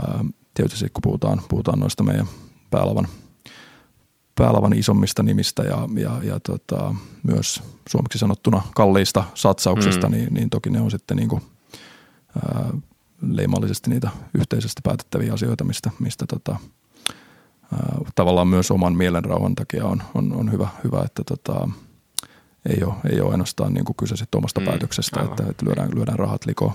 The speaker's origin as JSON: {"language": "Finnish", "town": "Pori", "region": "Satakunta", "country": "Finland", "tie": "born or raised there", "lives_now": "Helsinki, Finland", "said": "vaikka nyt olen Helsingissä pitkään asunut, niin Porista alkujaan kotoisin ja saanut itse pikkupoikana pyöriä Porijatsissa ja konserteissa"}